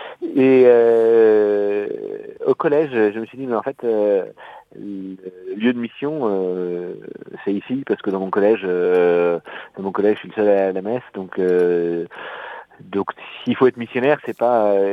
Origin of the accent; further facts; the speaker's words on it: Brittany, France; born there; je suis né dans le Finistère, à la pointe de la Bretagne, il y a 39 ans maintenant, presque 40, dans une famille chrétienne